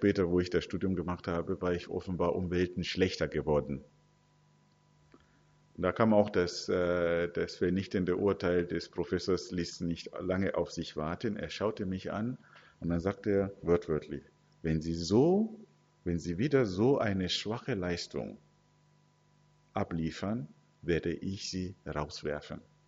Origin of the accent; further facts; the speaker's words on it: Zimbabwe; Ich komme ursprünglich aus Zimbabwe.